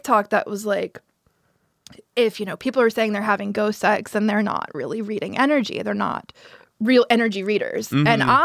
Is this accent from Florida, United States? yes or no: yes; Pensacola, Florida, United States; Pensacola, Florida.